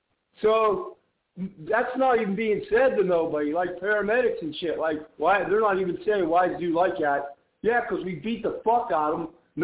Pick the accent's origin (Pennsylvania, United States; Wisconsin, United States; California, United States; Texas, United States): Pennsylvania, United States; Beaver Falls; I'm from Beaver Falls, PA. It's right outside of Pittsburgh, PA.